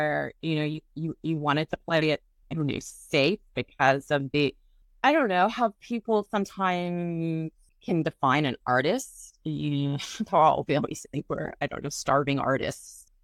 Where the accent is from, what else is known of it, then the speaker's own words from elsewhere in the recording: Washington, District of Columbia, United States; also born or lived in New York City; I grew up in Washington, D.C. and in New York City a long time, so I know what a winter wonderland is like.